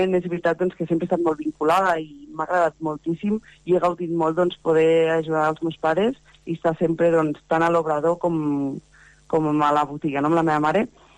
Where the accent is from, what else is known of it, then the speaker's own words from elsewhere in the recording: Agramunt, Catalonia, Spain; el ser de Gramunt de tota la vida